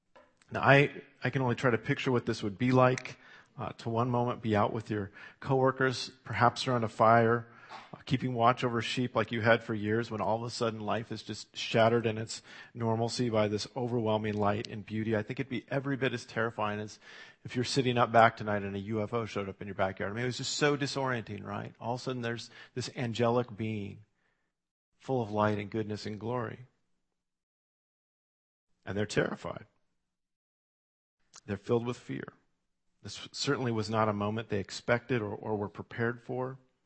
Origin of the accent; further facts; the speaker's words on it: United States; I'll admit, as an American, that's a really interesting question, because we exist because we didn't want a king.